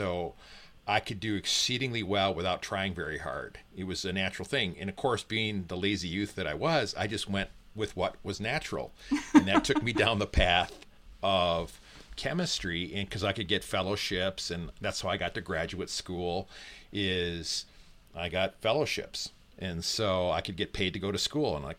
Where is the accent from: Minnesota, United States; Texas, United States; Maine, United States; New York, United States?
Minnesota, United States; St. Paul; I grew up in St. Paul, Minnesota, in the Midwest. And, you know, it's a Midwestern place.